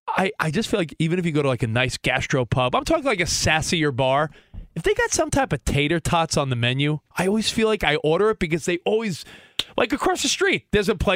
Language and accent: English; Long Island, New York, United States; I mean, I think I grew up on Long Island.